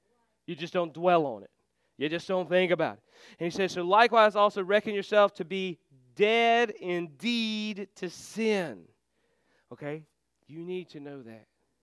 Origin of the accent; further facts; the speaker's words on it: United States; You know, to me, I grew up in Warren County.